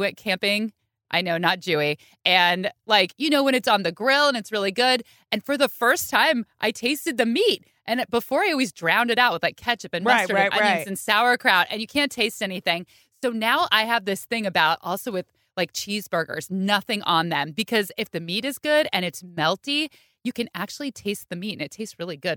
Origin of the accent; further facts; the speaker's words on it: California, United States; I grew up in the Bay Area. We put ketchup on our hot dogs.